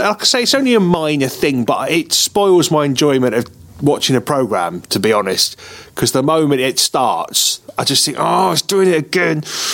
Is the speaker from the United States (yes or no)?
no; United Kingdom; And because I'm British